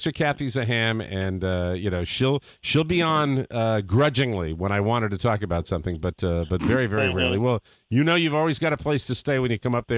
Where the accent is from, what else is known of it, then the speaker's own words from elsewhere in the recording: San Francisco, California, United States; I'm from San Francisco, a major metropolitan area.